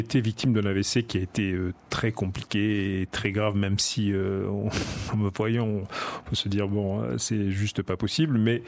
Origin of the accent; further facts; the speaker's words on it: Bordeaux, Nouvelle-Aquitaine, France; Parce qu'on est de Bordeaux, en Nouvelle-Aquitaine